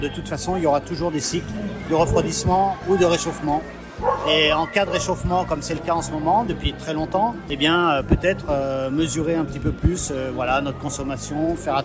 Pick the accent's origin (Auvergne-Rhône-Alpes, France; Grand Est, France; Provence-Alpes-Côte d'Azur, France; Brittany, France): Auvergne-Rhône-Alpes, France; Chamonix; Moi je suis de Chamonix par exemple